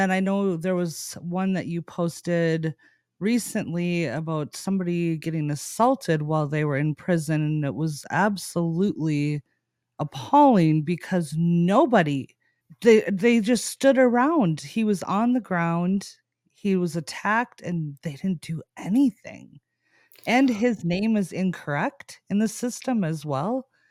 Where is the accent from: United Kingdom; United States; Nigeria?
United States; Minnesota; since we're from Minnesota as well. So we'll probably be familiar with some of the locations and stuff that you talked about in the story.